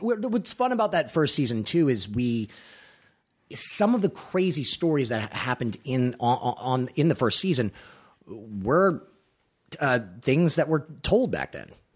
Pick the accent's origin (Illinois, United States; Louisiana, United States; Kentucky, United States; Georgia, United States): Louisiana, United States; Baton Rouge; And that's also filming in Louisiana, in my hometown Baton Rouge.